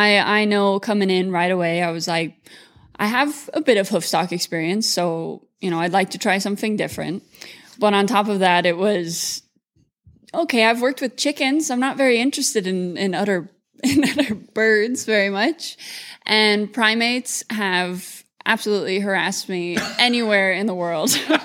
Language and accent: English; Mullingar, Westmeath, Ireland; I am from Mullingar, Ireland.